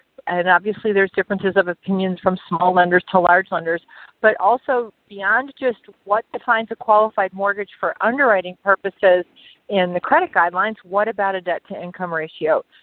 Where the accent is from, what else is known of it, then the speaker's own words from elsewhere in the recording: Detroit, Michigan, United States; I'm from Detroit, so we go 2005.